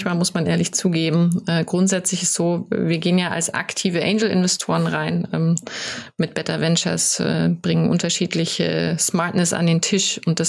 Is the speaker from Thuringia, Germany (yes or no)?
no; Munich, Bavaria, Germany; Ich bin aus München, genau.